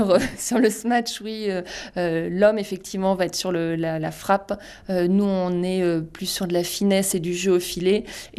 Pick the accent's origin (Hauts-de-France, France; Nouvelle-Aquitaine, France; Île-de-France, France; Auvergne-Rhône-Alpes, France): Nouvelle-Aquitaine, France; Guéret; C'était en Creuse, ma ville natale, Guéret.